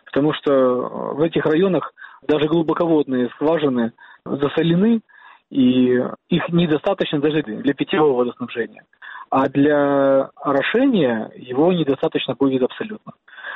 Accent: Krasnoperekopsk, Crimea, Ukraine; я сам из этих районов. Я из Красноперекопска

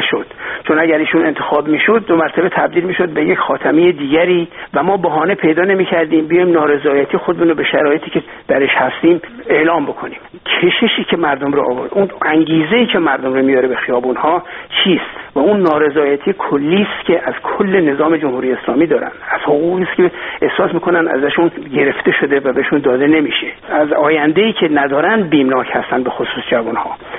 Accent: Iran

